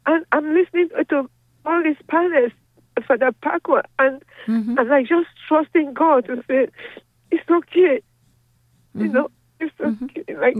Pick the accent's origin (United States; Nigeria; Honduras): Nigeria; I'm Nigerian, you know, and my mother is back home in my country with dementia.